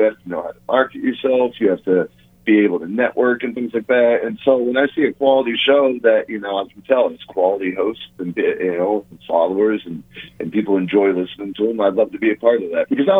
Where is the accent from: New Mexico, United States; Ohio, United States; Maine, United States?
Maine, United States; Bangor; now in Miami, United States; I'm from Maine. You know, so Bangor's my hometown down here in Miami now.